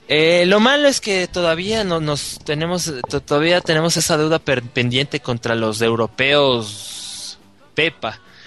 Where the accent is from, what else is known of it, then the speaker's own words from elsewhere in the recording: Ecuador; un partido que para empezar como ecuatorianos, y no es que querramos hacer bronca ni demás, pero no nos gusta perder el partido con Perú.